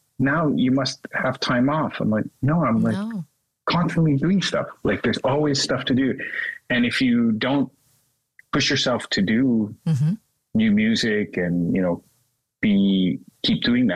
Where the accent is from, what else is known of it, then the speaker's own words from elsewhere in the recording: Calabria, Italy; I grew up in Calabria, so.